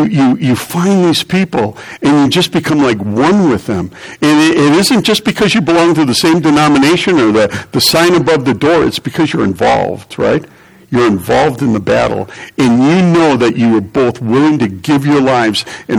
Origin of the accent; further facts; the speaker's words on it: China; I grew up in China